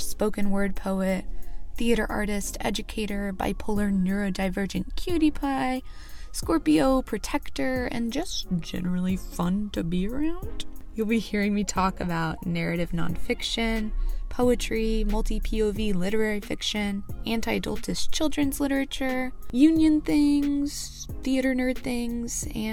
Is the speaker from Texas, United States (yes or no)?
yes; Texas, United States; accent: Texas; now in Chicago, United States; been located in Chicago, Illinois for nearly a decade now, but will forever have a little bit of my Texas accent, or a lot, depending on who you ask.